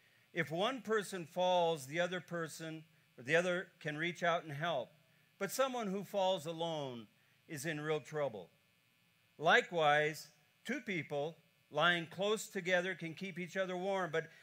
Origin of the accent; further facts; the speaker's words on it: Omaha, Nebraska, United States; I'm a pastor from Omaha, Nebraska, with a church that is entitled Candlewood Church.